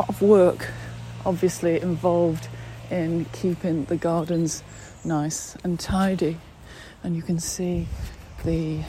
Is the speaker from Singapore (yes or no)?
yes; Singapore; growing up in Singapore and being in my grandmother's garden and smelling this really pungent jasmine smell